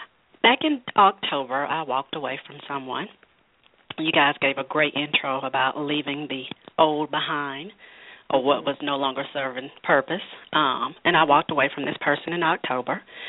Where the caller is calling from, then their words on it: Georgia, United States; I am calling from Georgia.